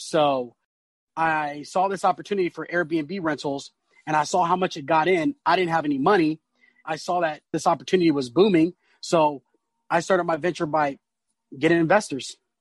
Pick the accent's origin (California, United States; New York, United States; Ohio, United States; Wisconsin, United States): California, United States; San Diego; I'm from East San Diego, North Park. So born and raised in North Park, San Diego.